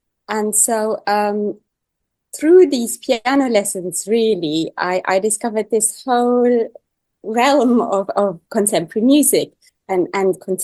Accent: Luxembourg; I am from Luxembourg, and then I am a composer, so I also hear things from the other side, and the Luxembourg composers sometimes felt left out or so.

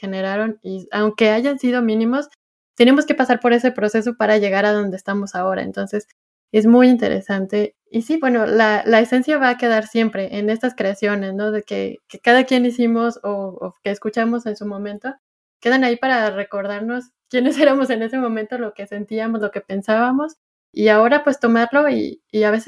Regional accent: Mexico; me pareció muy interesante como mexicana sobre todo y sobre todo en mi región.

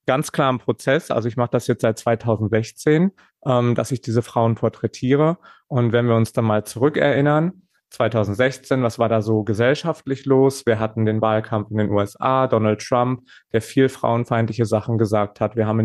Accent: Warstein, North Rhine-Westphalia, Germany; born there; now in Essen, Germany; ich komme gebürtig aus Warstein, aus dem Sauerland und ich studiere schon seit längerer Zeit Kunst auf Lehramt in Essen

